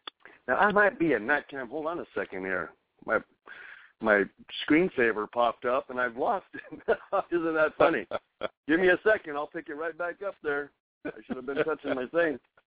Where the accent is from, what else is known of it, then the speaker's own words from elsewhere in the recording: New Mexico, United States; I'm from New Mexico, so going on a road trip down to Mexico was just, it's just straight down.